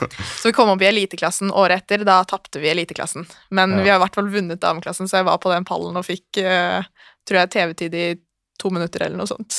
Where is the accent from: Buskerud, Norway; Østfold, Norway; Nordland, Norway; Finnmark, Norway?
Buskerud, Norway; Hønefoss; now in Oslo, Norway; Jeg kommer fra Hønefoss, så en times biltur utenfor Oslo. Jeg 20 år, blir 21 i år. Flyttet til Oslo for å studere